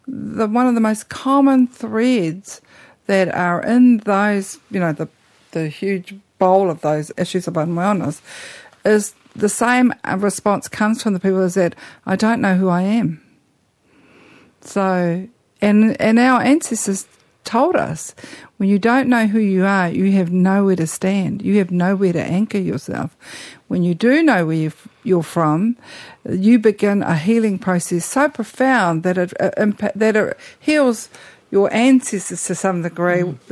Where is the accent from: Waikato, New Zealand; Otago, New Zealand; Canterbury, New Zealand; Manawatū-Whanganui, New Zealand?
Manawatū-Whanganui, New Zealand; I come from the Whanganui River, and these are the lands of my people.